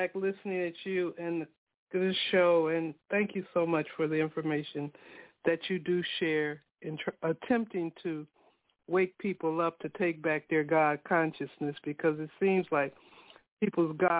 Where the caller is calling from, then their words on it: Pembroke Township, United States; from Pembroke Township.